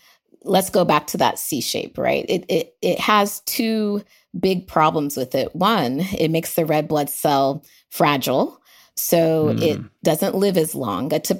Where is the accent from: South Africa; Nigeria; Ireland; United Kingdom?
Nigeria; now in United States; So I was born in Nigeria, so I consider myself Nigerian American, and I had a childhood where part of it was in Nigeria, part of it was in America, kind of went back and forth.